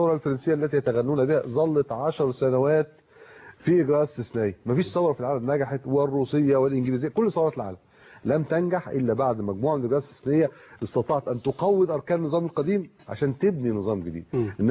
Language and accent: Arabic; Egypt